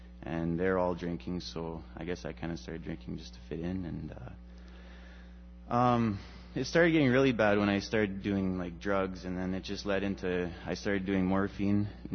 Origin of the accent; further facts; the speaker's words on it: Swan River, Manitoba, Canada; Well, I'm not from Bermuda. I'm from Swan River.